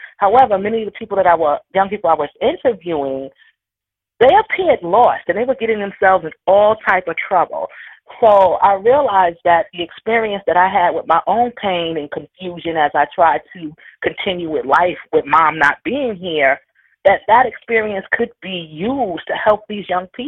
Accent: East New York, New York, United States; a lot of the young people that I were interviewing were coming from my community. I grew up in East New York.

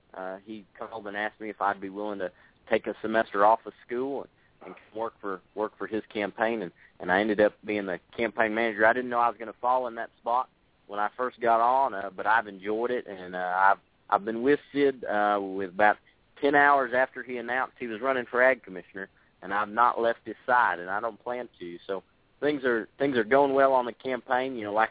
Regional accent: Gatesville, Texas, United States; So I grew up in Gatesville, Texas, Coryell County, which is basically the North Fort Hood.

